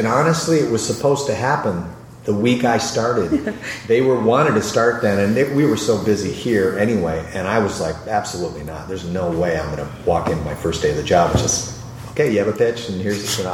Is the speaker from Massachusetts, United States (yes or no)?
no; Detroit, Michigan, United States; born there; and I thought, hey, Joe Muse was born in Detroit. I was born in Detroit.